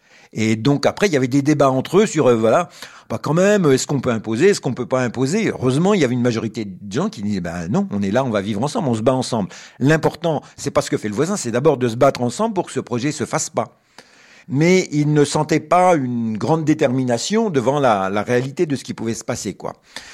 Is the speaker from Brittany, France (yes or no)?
yes; Rennes, Brittany, France; Moi, je viens de Rennes.